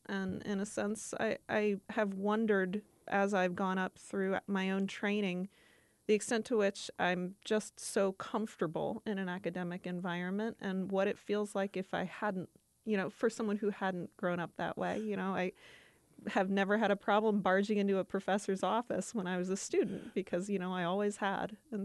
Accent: Durham, North Carolina, United States; And when I was born in Durham, North Carolina, she was a professor at the University of North Carolina. So I grew up in the halls of the geology department.

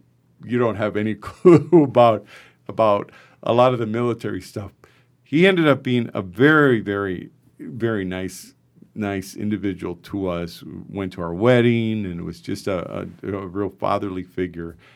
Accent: Las Cruces, New Mexico, United States; She's, she's from the Chicago suburbs and I'm from Las Cruces.

